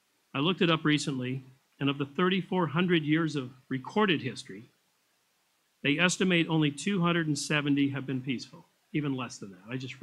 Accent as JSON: {"language": "English", "town": "Pasadena", "region": "California", "country": "United States", "tie": "born or raised there", "said": "I grew up in Pasadena."}